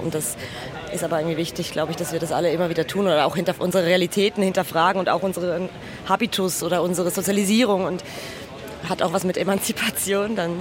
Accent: Switzerland; Das bedeutet für mich als Schweizerin natürlich schon auch besonders viel

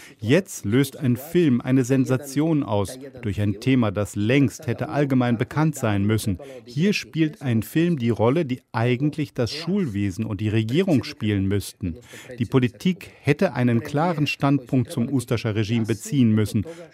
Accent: Croatia; Ich bin Kroate, der im Kroatienkrieg auf kroatischer Seite gekämpft hat.

